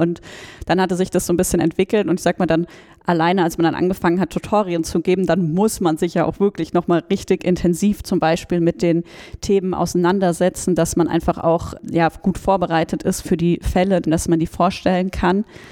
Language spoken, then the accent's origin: German; Hesse, Germany; Also ich komme aus dem Großraum Frankfurt auch